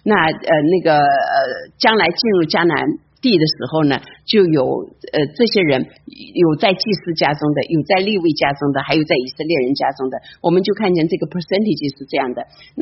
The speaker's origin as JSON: {"language": "Chinese", "country": "China", "moved": "yes", "lives_now": "United States", "said": "我们从中国来美国，也是在美国信主"}